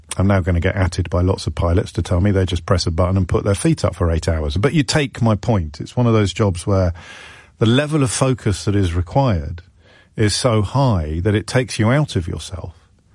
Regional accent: Ireland; because I'm Irish and my parents come from massive families

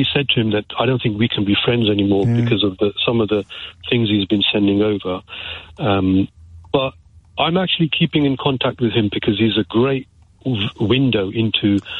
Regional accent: United Kingdom; Yes, I'm British Asian. My parents are from Pakistan. I'm Muslim.

